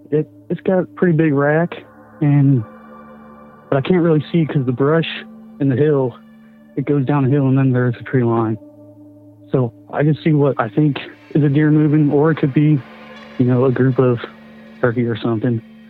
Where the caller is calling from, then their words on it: Missouri, United States; from Missouri, and I got kind of a Wendigo story.